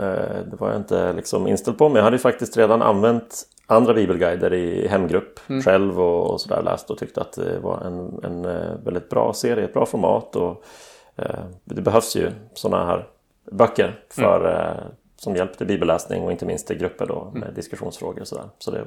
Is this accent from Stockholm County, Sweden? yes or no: no; Västerbotten County, Sweden; och sen upp i Västerbotten där jag kommer från.